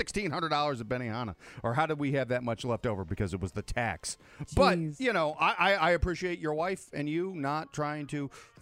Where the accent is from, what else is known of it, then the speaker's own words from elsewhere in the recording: St. Louis, Missouri, United States; I'm from St. Louis, and there's a place called Emo's Pizza in St. Louis